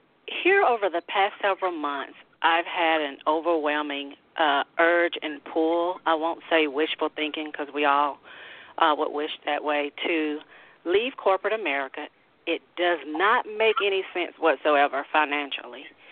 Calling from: Georgia, United States

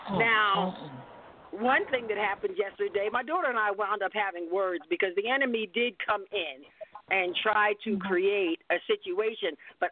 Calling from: Chesapeake, Virginia, United States; here in Chesapeake, Virginia

